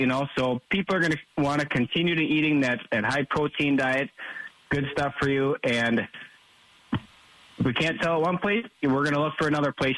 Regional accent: Wisconsin, United States; and it's because we're from Wisconsin and they know that we have the best cheese in the world

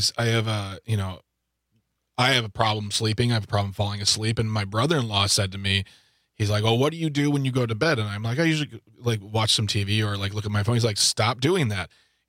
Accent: Waukesha, Wisconsin, United States; And I grew up here in Waukesha as well.

